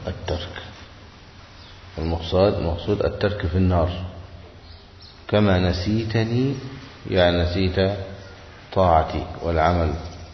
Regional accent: Egypt; اللفظة المشتهرة عندنا في مصر فلان ربنا افتكره حينما يموت

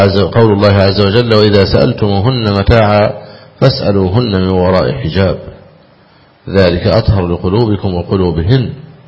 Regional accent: Egypt; وكنا النساء لا يعرفن أبدا بكشف الوجه في بلادنا مصر

